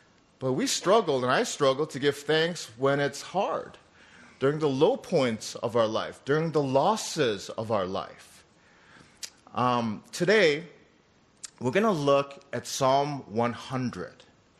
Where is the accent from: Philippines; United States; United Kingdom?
United States; Minnesota; also born or lived in Wisconsin / Pennsylvania / Illinois; now in Georgia, United States; I've lived in Wisconsin. I grew up in Minnesota. I lived out in Pennsylvania and Philadelphia for a number of years. Lived in Illinois. So I've always been a northerner.